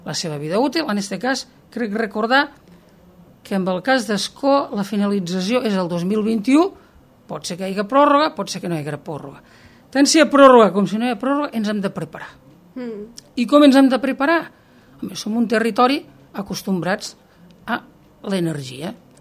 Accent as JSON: {"language": "Catalan", "town": "Rasquera", "region": "Catalonia", "country": "Spain", "said": "jo visco aquí, en aquestes terres, soc de Rasquera"}